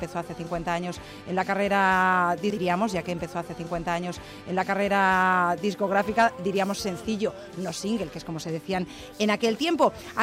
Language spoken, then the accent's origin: Spanish; Madrid, Community of Madrid, Spain; born there; Nací en Madrid, Madrid, Madrid bautizada en la Real Basílica de Atocha.